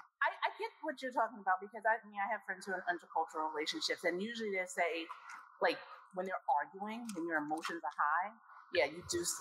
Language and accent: English; New York City, New York, United States; I'm from New York City. So I understand a lot of Spanish.